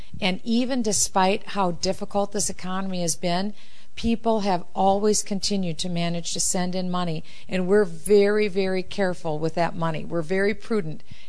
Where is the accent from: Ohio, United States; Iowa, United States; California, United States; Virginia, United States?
Iowa, United States; and this is how I intend to run the country, in a way that I grew up understanding here in Iowa. We were frugal, we were prudent